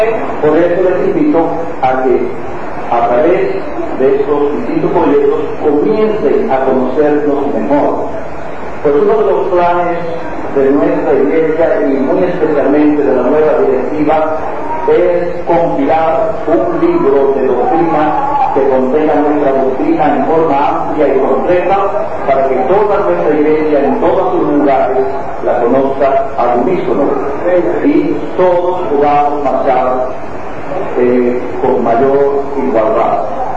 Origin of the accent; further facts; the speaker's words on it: Cuba; ya que dado mi condición de cubano en ningún país me recibía más de 30 días